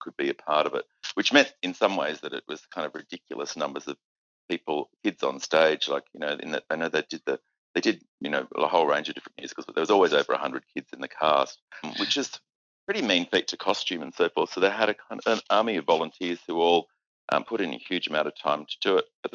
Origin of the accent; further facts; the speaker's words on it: Narromine, New South Wales, Australia; also born or lived in Sydney; I lived the first 5 or 6 years of my life out in Western New South Wales. So I was born in Sydney and then we went straight out there.